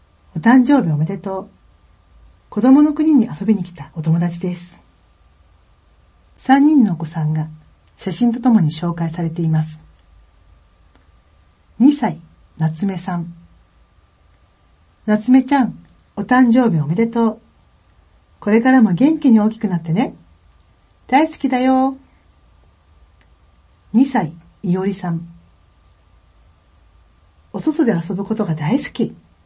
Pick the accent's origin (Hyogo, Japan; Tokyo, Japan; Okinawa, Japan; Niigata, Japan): Hyogo, Japan; 兵庫県で生まれ育った私には全く馴染みのない動物でしたが